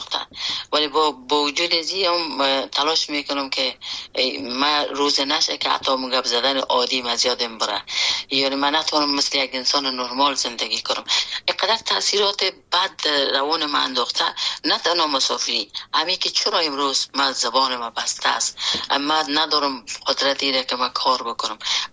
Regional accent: Afghanistan; born or raised there; moved away

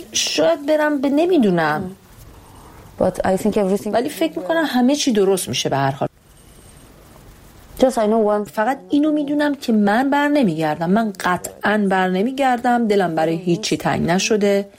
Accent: Iran; now in Georgia; میگفتم من اهل ترکیم. نمی گفتم ایرانیم چون نگران برخوردشون بودم.

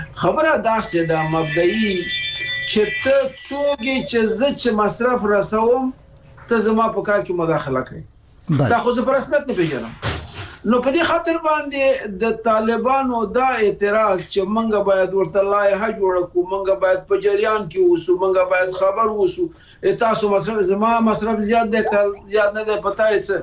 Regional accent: Afghanistan; دا سوال متاسفانه مونږ افغانان یو سلسله تاریخي مسائل څوارلس سوه کال یو سلسله تاریخي مسائل

